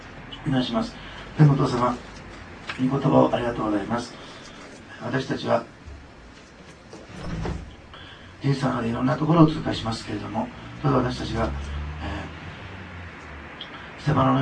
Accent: Osaka, Japan; born there; 私、大阪生まれですから、原爆の本当の痛みは正直分かってないと思っています。長崎で生まれ育った人ではないので

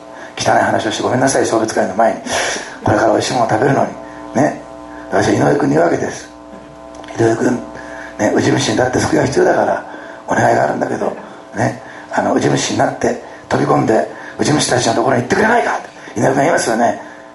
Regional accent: Osaka, Japan; 私は大阪で生まれ育ったんですね。シティボーイなんです。

